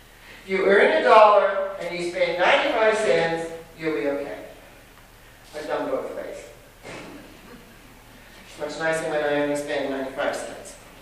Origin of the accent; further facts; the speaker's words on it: New Zealand; I was raised in New Zealand, as many of you know